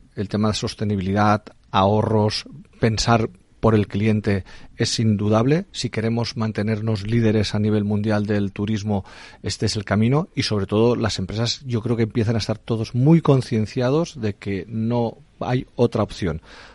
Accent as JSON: {"language": "Spanish", "region": "Valencian Community", "country": "Spain", "said": "aprovecho con tu permiso como valenciano enviar un fuerte abrazo a toda la gente de Valencia"}